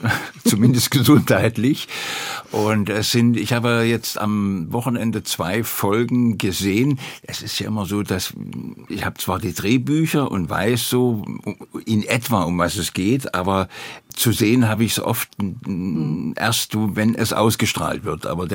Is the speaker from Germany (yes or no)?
yes; Halle, Saxony-Anhalt, Germany; Und ich komme ja aus Halle